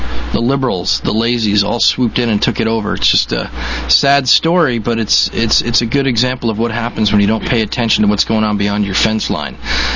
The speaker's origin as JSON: {"language": "English", "region": "Colorado", "country": "United States", "tie": "born or raised there", "moved": "yes", "said": "some of the mountains here are taller than the mountains I grew up with in Colorado"}